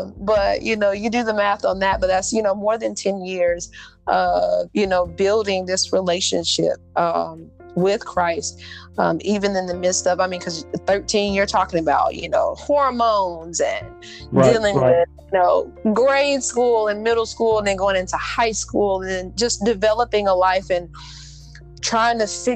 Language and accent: English; North Carolina, United States; I grew up here in North Carolina, between Moore County and Hope County.